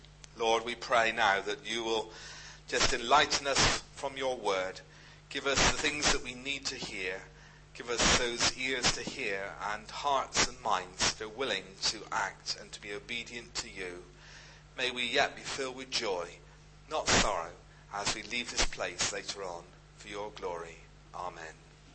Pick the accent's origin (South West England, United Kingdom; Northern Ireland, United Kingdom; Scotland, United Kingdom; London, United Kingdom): South West England, United Kingdom; Bristol; in Bristol, when I was brought up in Bristol, in Speedwell